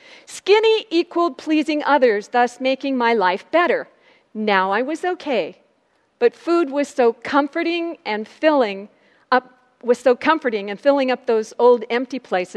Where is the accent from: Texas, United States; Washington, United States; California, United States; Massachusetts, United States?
Washington, United States; Seattle; born there; I was born in Seattle, the third and last child, go Seahawks, the third and last child of parents who knew and loved the Lord.